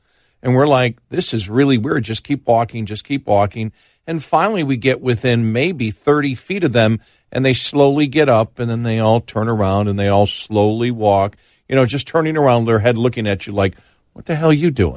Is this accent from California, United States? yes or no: no; Buffalo, New York, United States; I grew up in Buffalo. It's nothing.